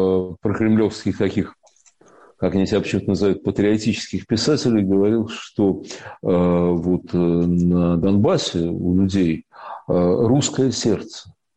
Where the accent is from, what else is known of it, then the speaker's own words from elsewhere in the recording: Siberia, Russia; мы сибиряки. Кроме этого, да, мы сибиряки, мы же, ну да, нет, конечно, мы русские, да, но мы сибиряки.